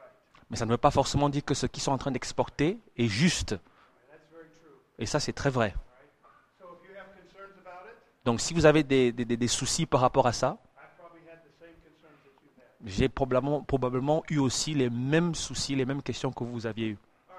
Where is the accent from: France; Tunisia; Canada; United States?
United States; French is a second language; je viens des États-Unis, mais je considère que, en fait, mes origines sont ceux du royaume et pas des États-Unis.